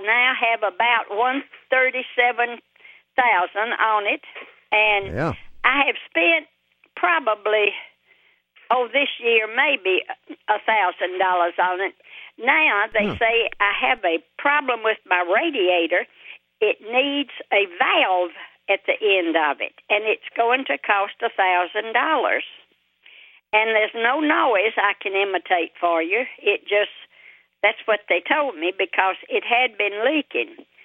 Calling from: Murfreesboro, Tennessee, United States; Hi, this is … from Murfreesboro, Tennessee.

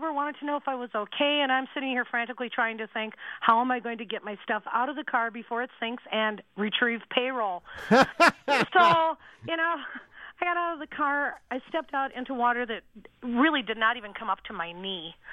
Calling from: Spring Park, Minnesota, United States; I'm calling from Spring Park, Minnesota.

